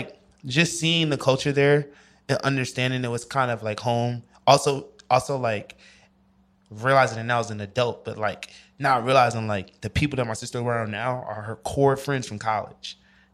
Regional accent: New York, United States

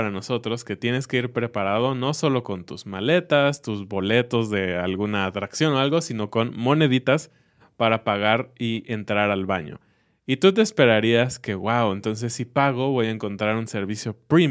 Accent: Mexico; para mí como mexicano

